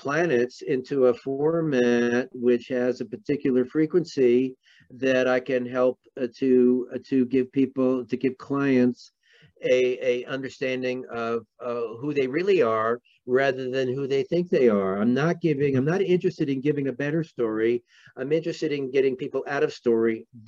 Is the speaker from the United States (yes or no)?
yes; New York City, New York, United States; So, I mean, growing up in New York City, I kind of felt I needed that.